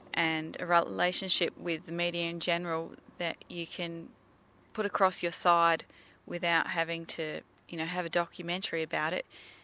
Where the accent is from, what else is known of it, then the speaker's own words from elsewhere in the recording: Australia; husband and I manage Lilla Creek, but I grew up on Lilla Creek and my parents owned it before us, or managed it before us.